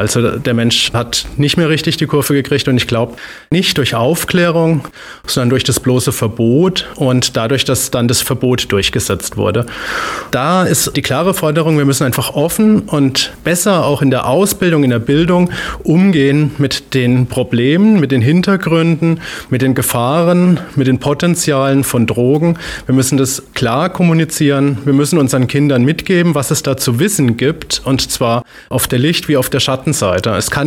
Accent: Bavaria, Germany; Ich bin selber in Bayern groß geworden, wo das Ganze sehr stark gelebt wird, die Prohibition.

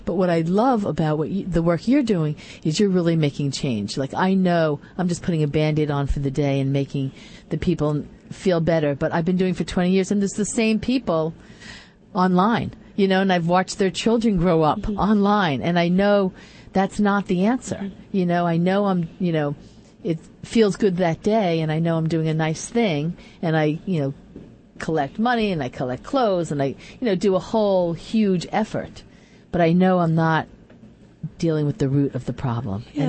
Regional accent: New York, United States; I grew up on Long Island, completely the opposite, where there was affluence all around me

